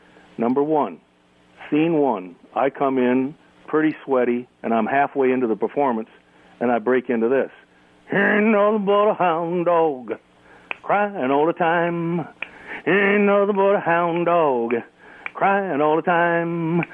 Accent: Midwest, United States; However, I am very proud to say that I am from the Midwest, and it almost immediately opens up a fun conversation.

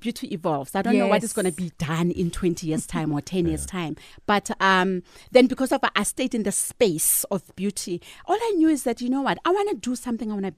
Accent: Gauteng, South Africa; Because where I stay, I mean, I'm from the Vaal.

